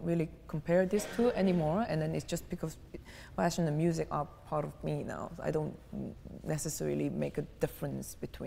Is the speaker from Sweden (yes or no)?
no; South Korea; English is a second language; now in Berlin, Germany; Because I'm from Korea, Asia, you don't get a sun until like 11 p.m.